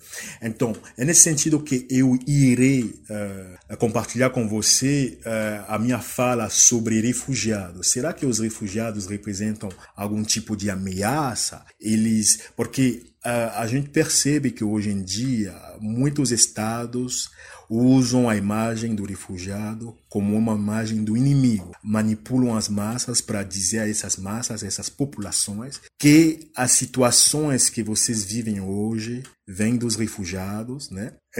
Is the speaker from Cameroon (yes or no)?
yes; Cameroon; now in Curitiba, Brazil; eu sou de Camarões, né? Eu sou doutorando em Direito na PUC Paraná, em Curitiba.